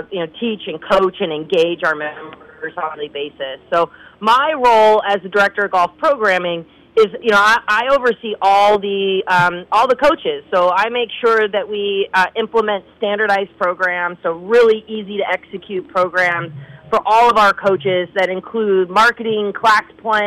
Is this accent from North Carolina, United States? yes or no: no; Long Beach, California, United States; I grew up in Long Beach, California, and I grew up playing in public golf.